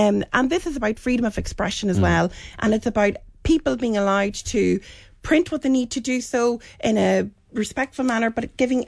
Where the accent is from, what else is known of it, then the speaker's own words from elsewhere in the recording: Ireland; I think it's very important for us as Irish people that we are standing in solidarity with the French people.